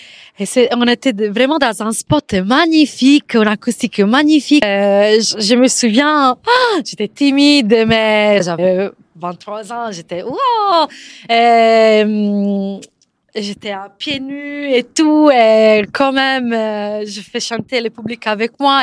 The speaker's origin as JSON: {"language": "French", "region": "Sardinia", "country": "Italy", "moved": "as an adult", "lives_now": "France", "said": "J'ai quitté la Sardaigne pendant 12 ans de ma vie. À 20 ans, je suis venue ici où j'ai étudié économie, l'économie"}